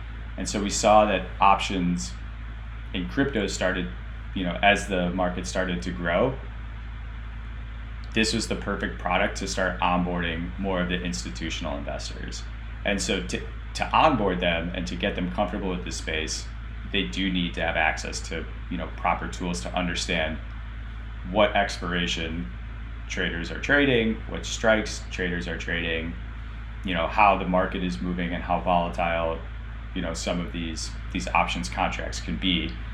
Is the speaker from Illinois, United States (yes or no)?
yes; Chicago, Illinois, United States; So he and I, Greg grew up in California and I grew up in Chicago.